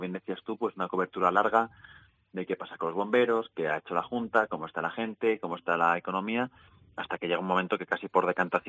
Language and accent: Spanish; Valladolid, Castile and León, Spain; Sí, pues yo soy de Valladolid